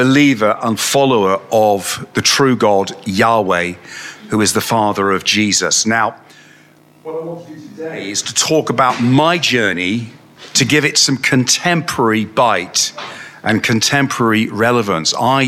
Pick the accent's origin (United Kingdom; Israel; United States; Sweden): United Kingdom; Northwood; And as I was growing up in Northwood, my father would speak to me while we were doing the washing up